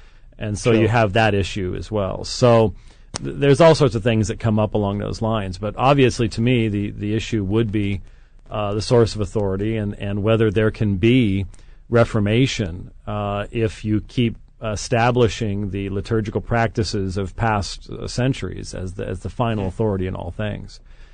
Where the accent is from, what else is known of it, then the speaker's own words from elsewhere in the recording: England, United Kingdom; accent: English; if I had broken into my English accent, no one could have told the difference between the two of us.